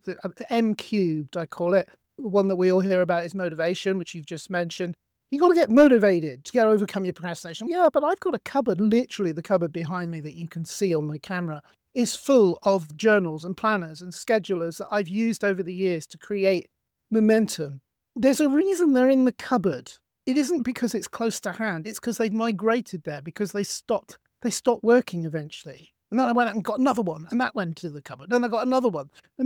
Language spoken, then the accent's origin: English; United Kingdom; But as you can tell, I'm British and I live here in Britain.